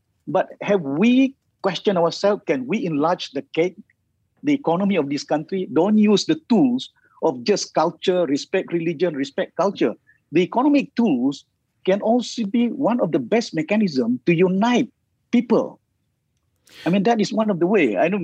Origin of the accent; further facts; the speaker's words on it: Sabah, Malaysia; because we are from Sabah, we are from, you know, this part of the world, that we cannot work with them.